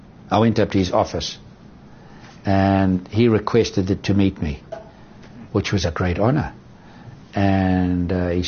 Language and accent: English; South Africa; I said, Charlie, I understand. I'm from South Africa.